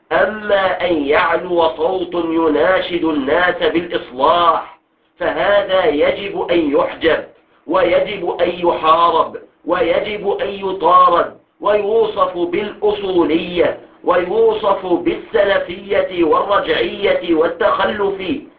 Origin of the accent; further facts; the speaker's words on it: Egypt; في بلادنا مصر